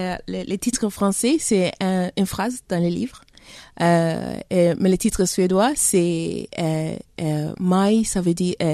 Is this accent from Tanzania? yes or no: yes; Tanzania; now in Sweden; J'ai grandi en Tanzanie.